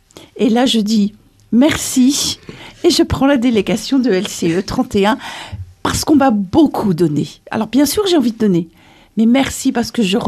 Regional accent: Nantes, Pays de la Loire, France; now in Toulouse, France; je suis arrivée à Toulouse parce que je suis nantaise.

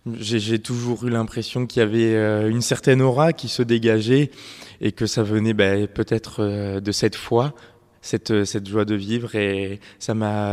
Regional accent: Nouvelle-Aquitaine, France; donc je viens d'une petite ville à côté de Bordeaux. Je suis l'aîné d'une fratrie de 4 garçons.

